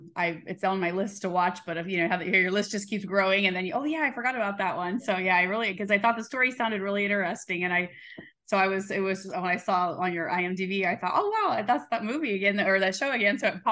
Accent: Iowa, United States; now in Georgia, United States; I'm from Iowa originally. I live in Georgia now also

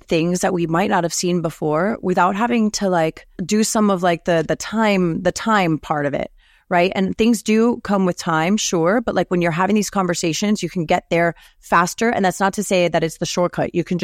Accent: Miami, Florida, United States; moved away as an adult; now in Portland, United States; which I went to school in my hometown of Miami, I packed up my car and I drove across the country from Miami, Florida to Portland, Oregon, right?

